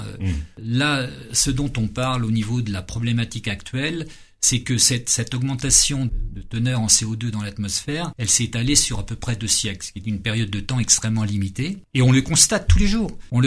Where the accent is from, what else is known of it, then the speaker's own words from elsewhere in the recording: Rambouillet, Île-de-France, France; moi je suis rambouillitain de souche, hein. Je suis né à Rambouillet, j'ai vécu avec mes parents pendant toute leur vie, j'habitais rue Pasteur, j'ai fait toute ma scolarité au lycée de Rambouillet